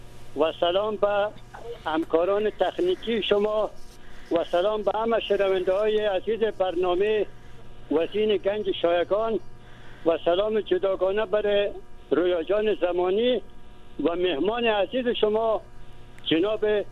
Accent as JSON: {"language": "Persian", "region": "Kabul", "country": "Afghanistan", "tie": "born there", "said": "ما نسرین جان در ناحیه یفت شهر کابل به دنیا آمدیم یا تولد شدیم."}